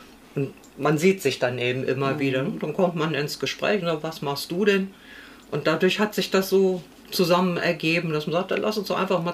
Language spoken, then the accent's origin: German; Bornheim, North Rhine-Westphalia, Germany; komme aus Bornheim-Rosdorf und male Ölbilder seit 30 Jahren.